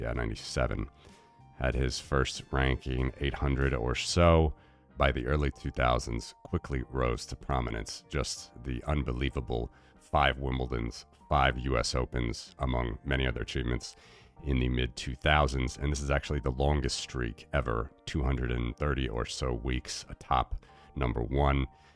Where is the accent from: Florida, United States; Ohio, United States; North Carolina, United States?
Ohio, United States; Cincinnati; In my hometown of Cincinnati, where we have a Masters tournament